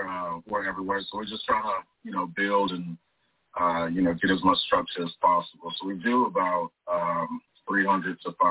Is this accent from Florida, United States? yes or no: yes; Miami, Florida, United States; also born or lived in Tallahassee; I grew up in Miami, so raised in Miami. And then I want to say 97-ish, we moved over to Tallahassee. So a big city, a little smaller city.